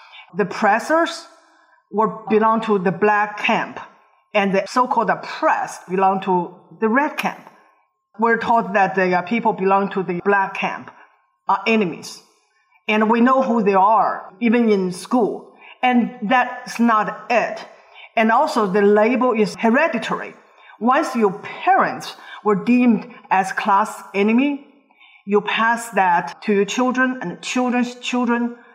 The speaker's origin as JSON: {"language": "English", "country": "China", "tie": "born or raised there", "said": "But growing up in Mao's China, Mao used class"}